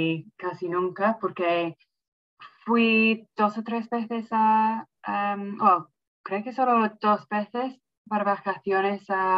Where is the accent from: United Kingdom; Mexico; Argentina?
United Kingdom; Wales; Spanish is a second language; now in Seville, Spain; soy de Gales y vivo en Sevilla. Llevo aquí 4 años ya